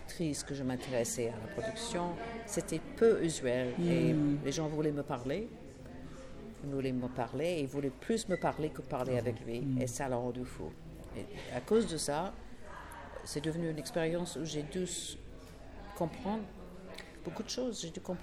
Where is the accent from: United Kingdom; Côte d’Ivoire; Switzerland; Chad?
United Kingdom; England; French is a second language; Oui, comme tout le monde. Toutes les petites anglaises je suis partie de l'école sans parler français. Je ne parlais pas français.